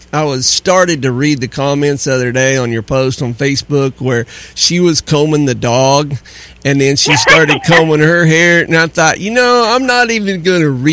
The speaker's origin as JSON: {"language": "English", "region": "Oklahoma", "country": "United States", "said": "I'm from Oklahoma."}